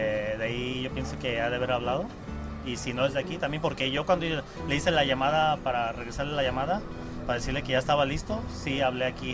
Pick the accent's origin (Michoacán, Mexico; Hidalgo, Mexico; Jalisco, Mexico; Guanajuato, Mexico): Jalisco, Mexico; Tlaquepaque; born there; moved away as an adult; Nací en Tlaquepaque, Jalisco.